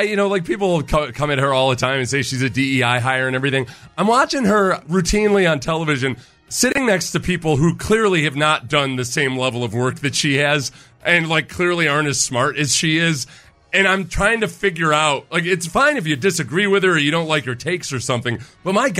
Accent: New York, United States; accent: New York; One of our beloved listeners yesterday was criticizing my New York accent.

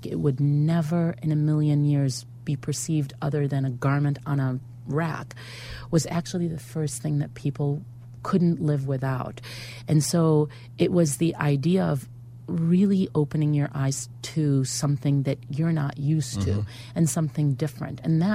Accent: Israel; English is a second language; moved away; I'm from Israel, born and raised. I came to this country, barely spoke the language

